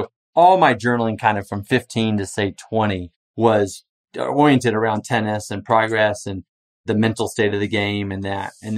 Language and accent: English; Texas, United States; I grew up in Texas hunting myself.